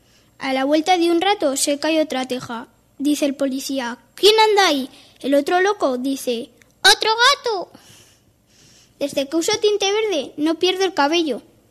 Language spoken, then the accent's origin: Spanish; Nájera, La Rioja, Spain; No, soy de Nájera.